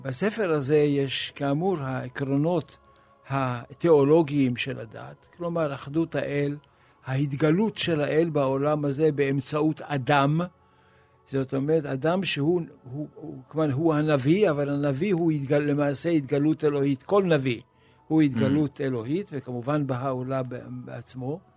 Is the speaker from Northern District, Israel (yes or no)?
no; Haifa, Haifa District, Israel; born there; אני נולדתי בחיפה. ונולדתי לא רחוק מן הגנים הבהאים.